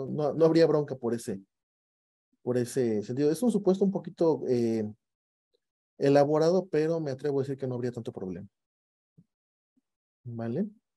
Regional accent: Veracruz, Mexico; Soy jarocho

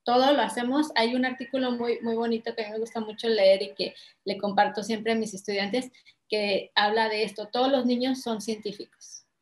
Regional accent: Chihuahua, Mexico; cuando era muy niña, mi familia iba muy seguido a pescar a la presa, porque yo soy de Chihuahua, no conocía el mar

